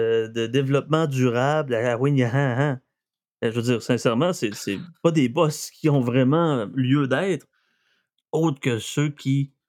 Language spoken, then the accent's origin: French; Sherbrooke, Quebec, Canada; Écoute, je viens de Sherbrooke, pourtant, je reste. Pour ça, je reste à Sherbrooke, je reste là.